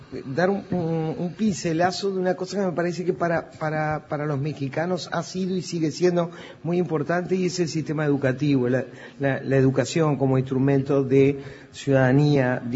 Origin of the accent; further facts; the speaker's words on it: Uruguay; Así como los uruguayos, me incluyo